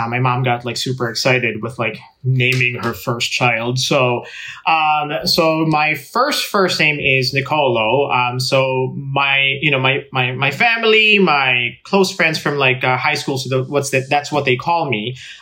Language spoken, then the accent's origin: English; Philippines; moved away; the chicken farm came in like probably about like 12 years after I left.